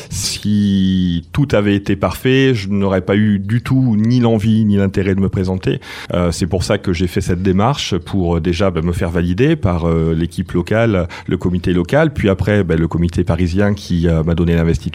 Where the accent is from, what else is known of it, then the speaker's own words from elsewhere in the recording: Geneva, Switzerland; born there; Je suis né en Suisse, à Genève, parce que mes parents se sont rencontrés là-bas, mais il se trouve que ma mère est canétane.